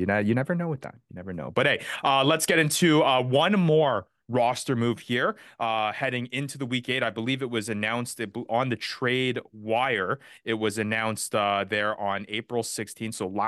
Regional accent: Canada; We're good Canadian boys.

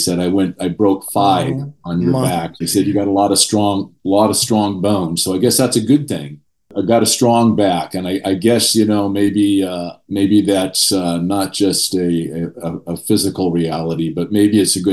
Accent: Connecticut, United States; also born or lived in Pacific Northwest; I was born in Connecticut, but we moved back and forth between the Northwest and Connecticut probably 5 or 6 times in my growing up years.

